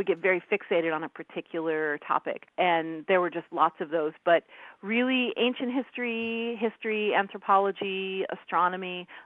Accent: St. Louis, Missouri, United States; I grew up in St. Louis, which is where I live now. My family moved here pretty much when I was a baby

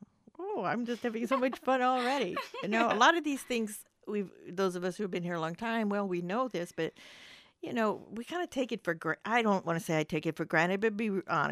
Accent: Indiana, United States; moved away as an adult; We're both from Indiana.

